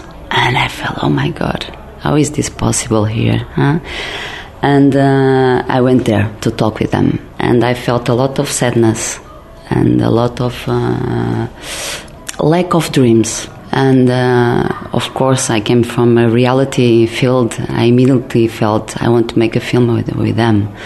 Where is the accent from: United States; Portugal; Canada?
Portugal; Porto, Norte; English is a second language; I grew up in Porto. Porto is a very small town in Portugal. And in the 80s, it was very, very conservative, and it was very hard to be a teenager